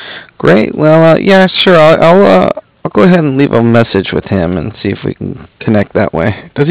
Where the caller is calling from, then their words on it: Cardiff, California, United States; I'm calling from Cardiff.